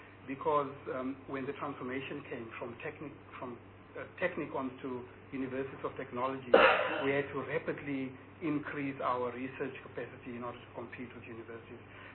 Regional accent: Johannesburg, Gauteng, South Africa; I was born in Johannesburg. I grew up there.

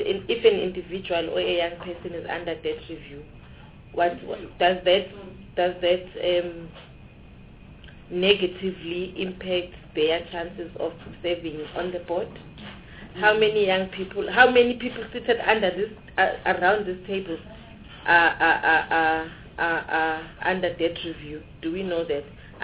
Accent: Eastern Cape, South Africa; born there; I was born in the Eastern Cape, and I'm currently residing in the province of KwaZulu-Natal.

